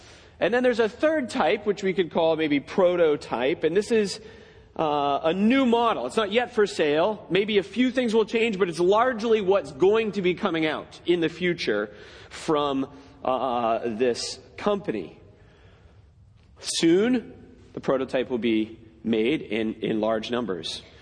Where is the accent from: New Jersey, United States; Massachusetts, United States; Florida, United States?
Massachusetts, United States; I grew up out in Massachusetts, and I remember going to the, believe it or not, Boston Auto Show.